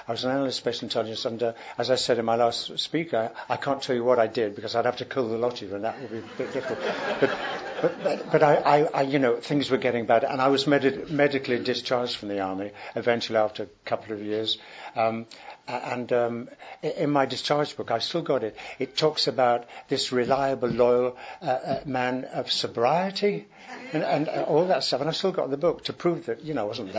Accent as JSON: {"language": "English", "region": "Yorkshire and the Humber", "country": "United Kingdom", "accent": "Yorkshire", "said": "I had to quickly change my accent from, you know, lad, what I'm talking about, Yorkshire accent."}